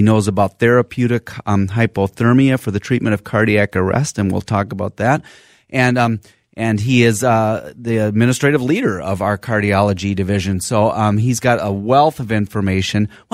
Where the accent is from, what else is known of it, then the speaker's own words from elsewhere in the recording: Madison, Wisconsin, United States; born there; Okay, so I was born in Madison, so I know a little bit, but it was a long time ago.